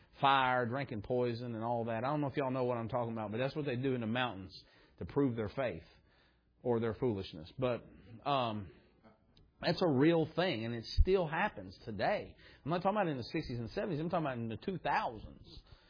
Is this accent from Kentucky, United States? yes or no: yes; Kentucky, United States; I'm from Southeast Kentucky. It is nothing during the summer to see tents everywhere.